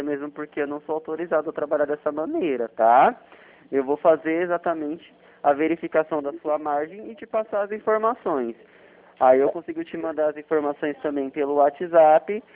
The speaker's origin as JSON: {"language": "Portuguese", "region": "São Paulo", "country": "Brazil", "said": "Eu sou de São Paulo, capital."}